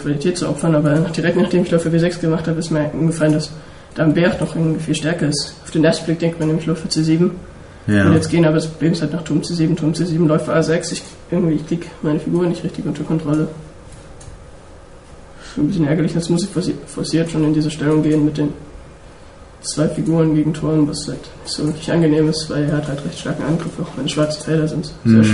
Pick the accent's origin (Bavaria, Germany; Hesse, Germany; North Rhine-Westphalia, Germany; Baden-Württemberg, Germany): Hesse, Germany; In der Nähe von Kassel. Also ich gehe in Kassel auch in die Schule.